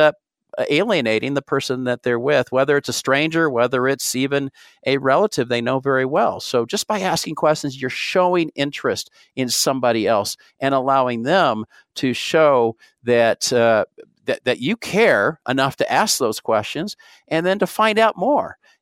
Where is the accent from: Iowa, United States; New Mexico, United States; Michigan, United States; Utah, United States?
Utah, United States; As I mentioned, I'm from Utah, and so I'm flying out of Salt Lake City a lot.